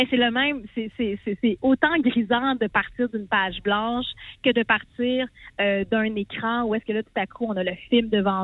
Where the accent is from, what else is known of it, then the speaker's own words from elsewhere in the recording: Quebec, Canada; moi, je viens de la Gaspésie, puis ma grand-mère, elle s'appelait Dolores, elle venait de Maria